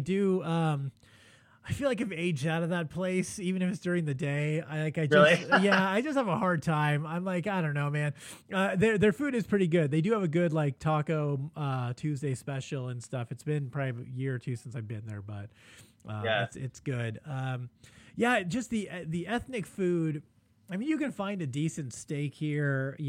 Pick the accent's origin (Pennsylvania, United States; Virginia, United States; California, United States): California, United States; Los Angeles; as a Mexican, from LA, you know, who grew up on my grandma's tacos